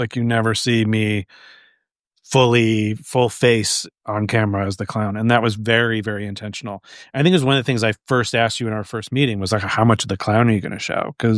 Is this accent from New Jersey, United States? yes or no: no; Cleveland, Ohio, United States; accent: Midwestern; I grew up in Cleveland, Ohio, which it's not exactly the same as a Chicago accent, but just I know that sort of like cadence and rhythm and melody of the kind of folksy Midwestern.